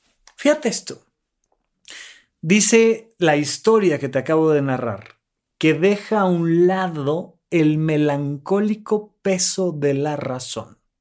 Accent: Almoloya de Juárez, State of Mexico, Mexico; also born or lived in Toluca; Yo crecí, nací en Toluca, Estado de México, crecí en Almoloya de Juárez. Crecí en un pueblito donde pensar siquiera en conocer a alguien que salía en la televisión era literalmente imposible.

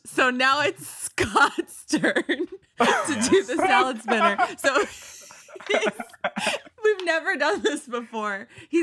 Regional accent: Rome, Lazio, Italy; because he's from the north and I'm from Rome.

